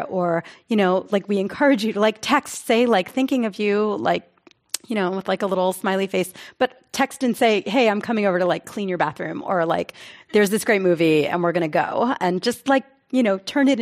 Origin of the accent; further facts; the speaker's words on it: Pennsylvania, United States; now in New York, United States; And I grew up outside Philly. But when I moved to New York, I didn't like run to join a synagogue.